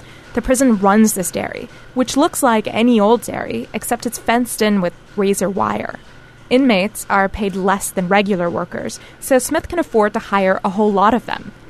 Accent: India; I'm Indian, so I didn't grow up eating mozzarella di bufala.

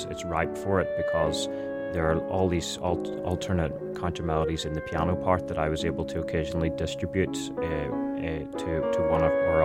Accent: Belfast, Northern Ireland, United Kingdom; So I'm from Belfast, Northern Ireland

